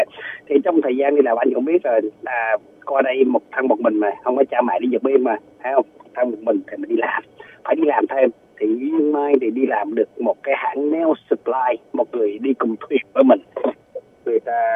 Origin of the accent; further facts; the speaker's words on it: Da Nang, Vietnam; moved away; Thì mình người miền Trung, gốc miền Trung dân Đà Nẵng, đi vượt biên là cuối năm 1980. Rồi qua đây là đi học